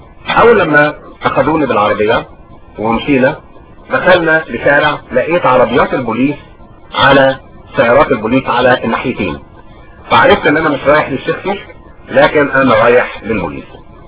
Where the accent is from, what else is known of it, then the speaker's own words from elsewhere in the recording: Egypt; فتصريت كانسان مصري عايش في مصر